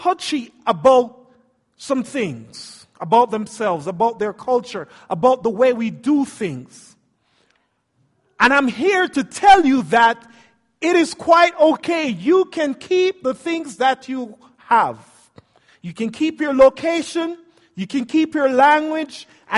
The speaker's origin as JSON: {"language": "English", "country": "Jamaica", "lives_now": "Salt Lake City, United States", "said": "Now, I'm from Jamaica. I've never actually lived in snow before."}